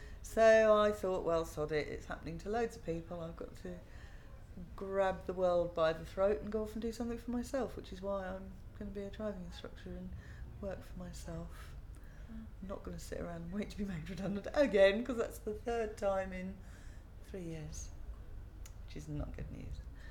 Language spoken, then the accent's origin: English; Ruislip, London, United Kingdom; also born or lived in Buckinghamshire; I was born in London. I grew up in the suburbs, Ruislip. Then moved out to Buckinghamshire, and now I'm off to Oxfordshire.